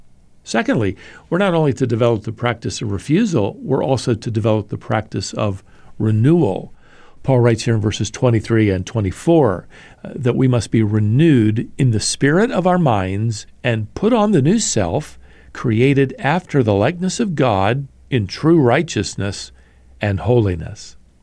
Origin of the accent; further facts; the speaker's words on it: Norfolk, Virginia, United States; I remember as a little boy listening one Sunday to a guest speaker at the church where I grew up there in Norfolk, Virginia.